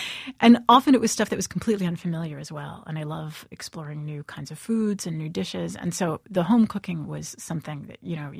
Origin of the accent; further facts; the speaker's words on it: United States; you wouldn't want to be, you know, shouting the fact that you're an American.